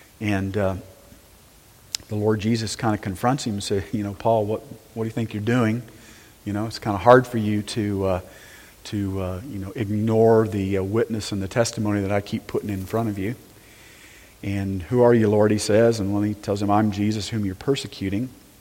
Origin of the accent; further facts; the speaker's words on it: Texas, United States; Well, I'm a Texan, so I can say what I want, right?